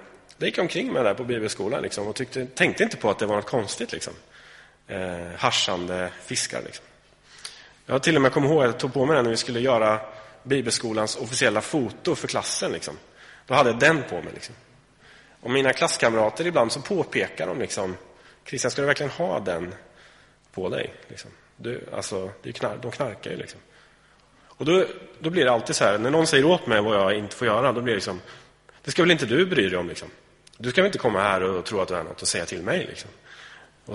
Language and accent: Swedish; Sweden; alltså vi är ju svenskar liksom